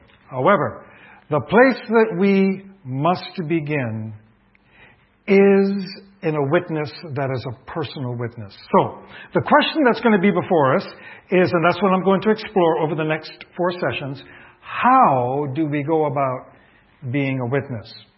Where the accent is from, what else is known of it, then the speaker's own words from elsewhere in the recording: Trinidad & Tobago; also born or lived in Barbados / Guyana; I grew up in the Caribbean. I grew up in Trinidad and Tobago, Barbados, and I've learned as a child to adapt to the culture very quickly.